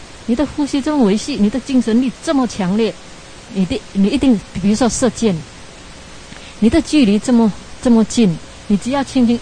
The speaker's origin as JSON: {"language": "Chinese", "country": "China", "said": "我们中国人呢、啊，跟西方人呢、啊，最犯上的一个毛病就是精进力太强"}